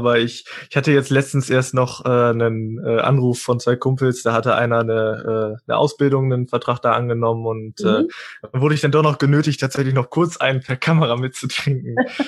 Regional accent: Ibbenbüren, North Rhine-Westphalia, Germany; born there; Ich bin in Imbüren geboren, 20 Minuten von hier. Und lebe seither dann hier in Westerkappeln

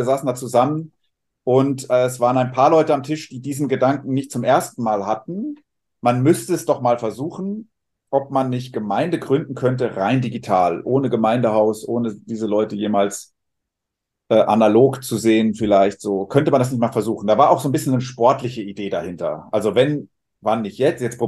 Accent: Switzerland; Ich bin eigentlich Schweizer. Deswegen fehlen mir hier die Berge.

